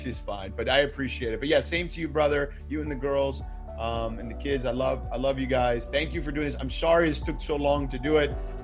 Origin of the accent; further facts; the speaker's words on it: Miami, Florida, United States; You know, I grew up in Miami.